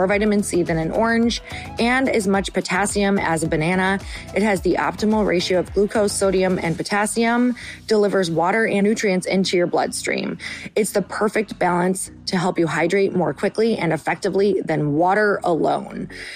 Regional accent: Midwest, United States; especially I was born in the, or I was raised in the Midwest, which is just very like passive.

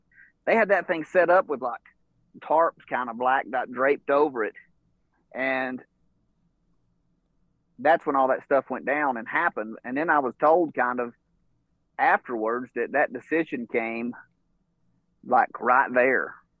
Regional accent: Georgia, United States; I'm from North Georgia, which, you know, I'm probably, as a crow flies, probably 2 hours from Knoxville or something like

